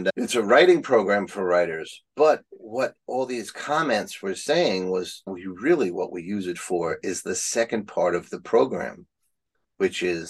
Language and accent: English; Bronx, New York, United States; Hi, I'm from the Bronx.